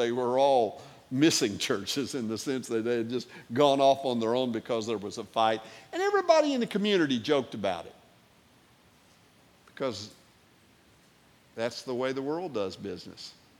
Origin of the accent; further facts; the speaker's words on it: Missouri, United States; I can remember there was a little church in rural Missouri, and I grew up in the Missouri Ozarks.